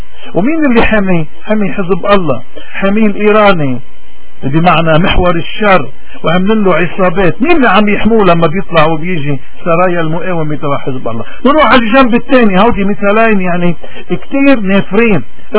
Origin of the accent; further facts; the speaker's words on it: Lebanon; نحن كمواطنين لبنانيين